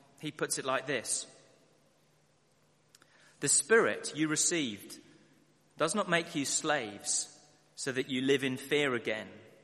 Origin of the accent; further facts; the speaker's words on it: London, United Kingdom; born there; I was born in Westminster Hospital in central London. I spent the first 6 weeks of my life here, right here, in Fulham. I lived in Vera Road, just over there, just off the Munster Road, if you know it, with a foster mother.